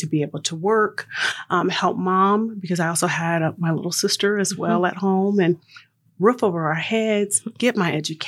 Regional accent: Toledo, Ohio, United States; now in Denver, United States; No, I am originally from Ohio and a manufacturing town. I'm from Toledo.

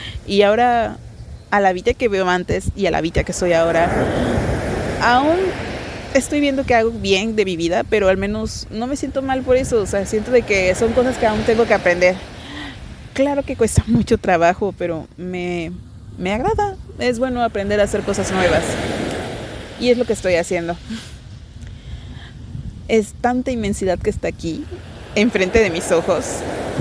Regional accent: Ciudad Juarez, Chihuahua, Mexico; born there; tengo mis papeles, que yo nací en Ciudad Juárez.

